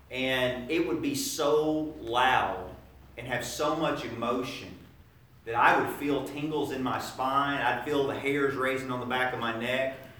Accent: Lebanon, United States; as a kid up through my teenage years, I grew up in Lebanon. I went to the Maple Hill congregation in Lebanon.

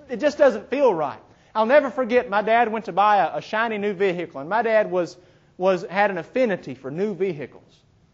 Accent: Dyersburg, Tennessee, United States; I grew up in Dyersburg, Tennessee, a small town, where if you were cool, you went to school with mud on your truck.

